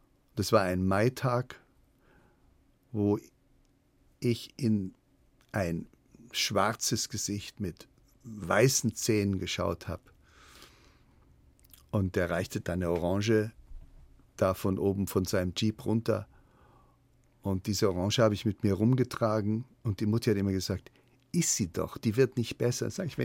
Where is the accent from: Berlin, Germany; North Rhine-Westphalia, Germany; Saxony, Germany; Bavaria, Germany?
Bavaria, Germany; Munich; Und dann bin ich zurück nach München gekommen, meine Heimatstadt, wo ich auch studiert habe